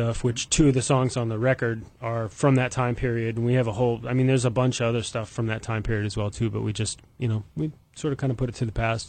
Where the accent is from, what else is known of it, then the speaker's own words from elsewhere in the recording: Maine, United States; also born or lived in Vermont, United States; I am born and raised in Maine. I spent some time in Vermont as well too.